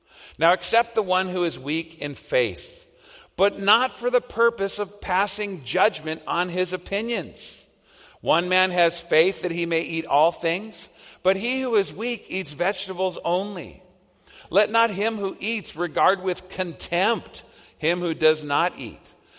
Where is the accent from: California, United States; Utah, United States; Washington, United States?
California, United States; Well, come on, I grew up in Southern California.